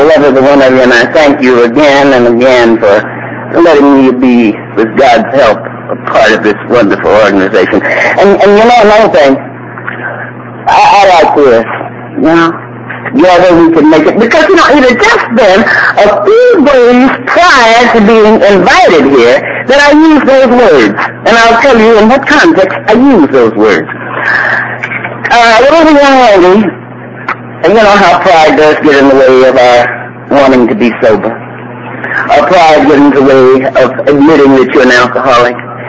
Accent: Ann Arbor, Michigan, United States; I'm from Ann Arbor. And not only am I from Ann Arbor, I'm an alcoholic.

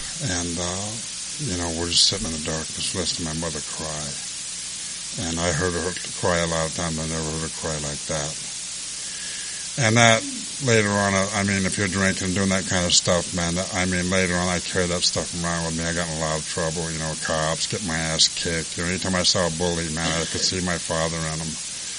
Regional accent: Santa Monica, California, United States; So I grew up all around West LA, Santa Monica area, and I never amounted to much.

